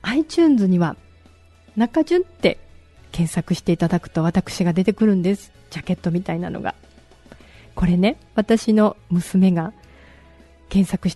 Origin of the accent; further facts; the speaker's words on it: Kadoma, Osaka, Japan; 私の地元門真で